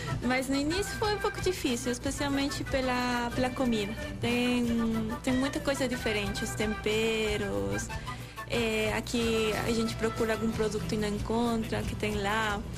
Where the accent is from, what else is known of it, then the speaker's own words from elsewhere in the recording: Cuenca, Azuay, Ecuador; Portuguese is a second language; moved away as an adult; now in Vitória, Brazil; sou equatoriana, sou de Cuenca, que é a terceira cidade de Equador. Estou aqui na UFES fazendo meu doutorado em engenharia elétrica. Estou morando aqui em Vitória já há 1 ano, 2 meses.